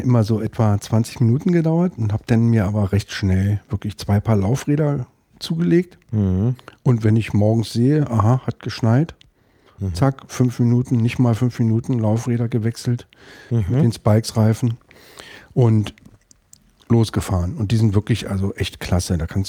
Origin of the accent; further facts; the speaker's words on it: Berlin, Germany; Ich bin in Zehlendorf teilweise aufgewachsen, das ist so im Südwesten von Berlin.